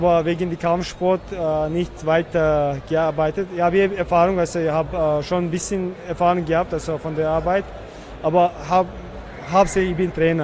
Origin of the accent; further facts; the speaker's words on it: Czechia; German is a second language; ich komme aus Tschechien